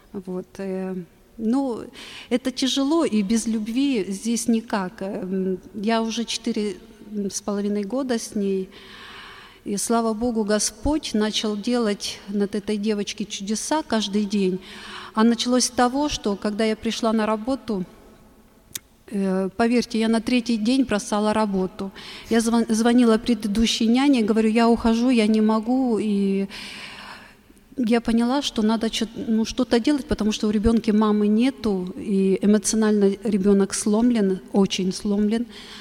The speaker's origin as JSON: {"language": "Russian", "region": "Western Ukraine", "country": "Ukraine", "moved": "yes", "lives_now": "Moscow, Russia", "said": "Ну, так как я из Западной Украины, конечно, украинские песни мои самые любимые. Вот, а уже 6 лет я нахожусь в Москве"}